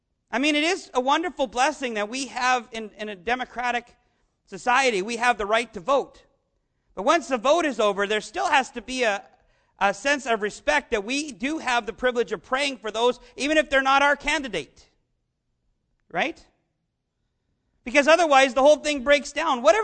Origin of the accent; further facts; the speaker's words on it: Canada; I grew up in Canada, and I was often instructed in history about the American Rebellion.